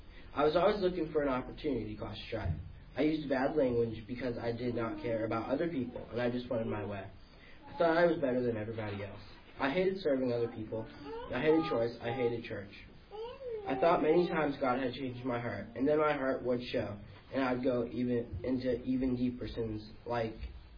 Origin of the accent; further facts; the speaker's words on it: West Virginia, United States; born there; I was born in West Virginia, and I was abused, so that's why I'm adopted.